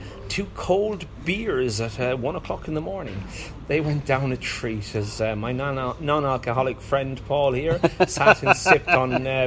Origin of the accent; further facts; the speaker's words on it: Ireland; accent: Irish; And I gathered from my accent you'll think I'm fully in support of a good Irish airline that goes backwards.